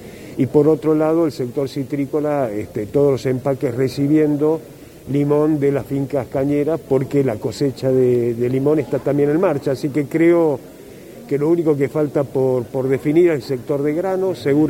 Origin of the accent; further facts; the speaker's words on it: Tucumán, Argentina; todos somos tucumanos